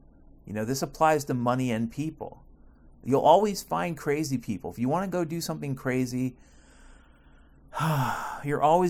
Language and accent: English; Mount Vernon, Washington, United States; I grew up in Washington State, okay, Mount Vernon, Washington. I grew up there till I was 18, went to the University of Washington